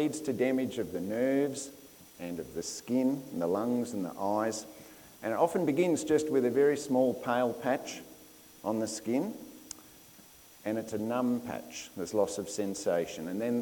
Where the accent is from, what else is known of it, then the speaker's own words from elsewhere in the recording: Brisbane, Queensland, Australia; So when I was young, growing up in Brisbane, our family had a boat, just a little run around